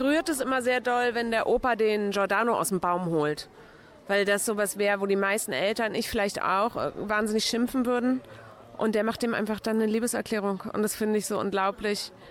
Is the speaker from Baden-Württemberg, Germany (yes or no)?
no; Hamburg, Germany; Ich bin aus Hamburg, da gibt es den Dom.